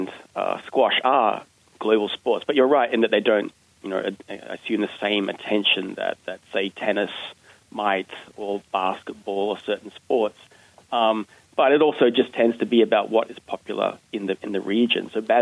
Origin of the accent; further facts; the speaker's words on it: Australia; I'm from Australia.